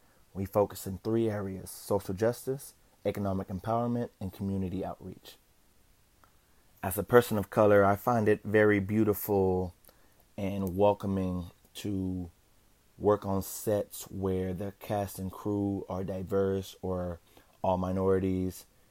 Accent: Anaheim, California, United States; also born or lived in Fontana; I'm a Ghanaian American born and raised in Anaheim, California. I spent my high school years in Fontana, California before moving to Hollywood

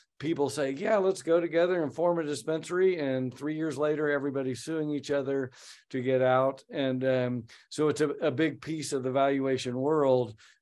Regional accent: Oklahoma, United States; So on the one, so those are my two home states. And it's kind of interesting, Oregon and Oklahoma. I was born and raised in Oklahoma, red state, Oregon, a blue state

